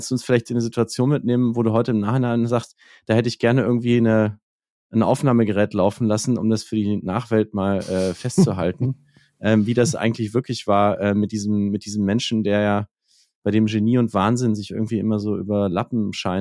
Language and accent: German; Nuremberg, Bavaria, Germany; Ich komme aus Nürnberg.